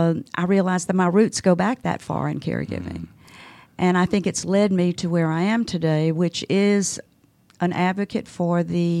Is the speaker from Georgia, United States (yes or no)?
yes; Atlanta, Georgia, United States; I was born in Atlanta, Georgia, graduated from Grady High School.